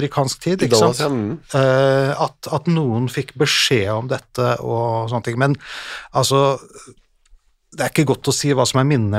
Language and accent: Norwegian; Oslo, Norway; jeg er fra Grudalen. Jeg bor i leiligheten jeg arvet etter min mor da hun døde.